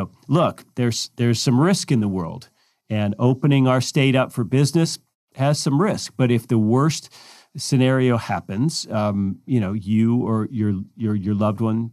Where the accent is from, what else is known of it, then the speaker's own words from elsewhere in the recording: Alabama, United States; In my home state of Alabama, we're supposedly considering until May 1, but I certainly hope it doesn't get extended beyond that.